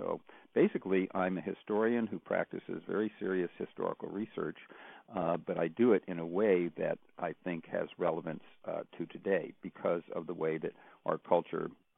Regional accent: United States; As an American, I see that, and as a historian, I object to it.

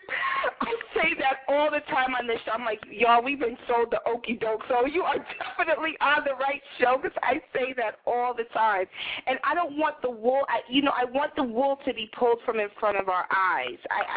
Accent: New York City, New York, United States; which my mama was taking me to since I was 5 years old because I grew up in Greenwich Village.

